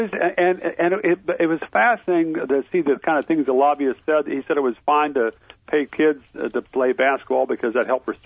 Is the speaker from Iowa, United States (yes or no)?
yes; Ames, Iowa, United States; born there; I was born in Ames. My father was in grad school out there.